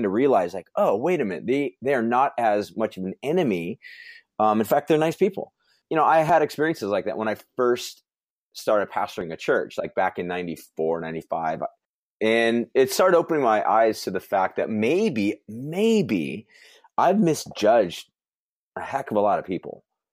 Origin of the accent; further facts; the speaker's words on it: Huntington Beach, California, United States; I grew up in Huntington Beach.